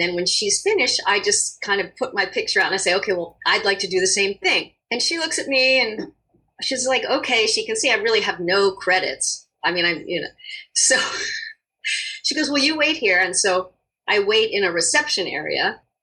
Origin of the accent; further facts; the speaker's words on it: Baltimore, Maryland, United States; I grew up in Roland Park, and yeah, I went to school right there. Mm-hmm. I went to Calvert School, I went to Roland Park Country School, lived in Roland Park.